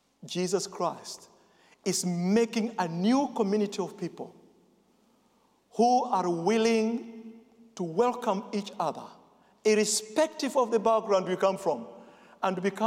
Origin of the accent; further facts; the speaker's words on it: Kenya; And in our part of the world, in Kenya, the Quakers that are there, they are evangelicals.